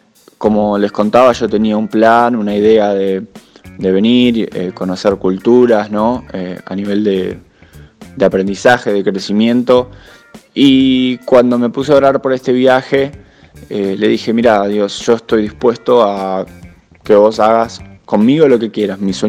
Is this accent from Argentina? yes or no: yes; Argentina; now in Denmark; recién en septiembre de 2019 salí de Argentina.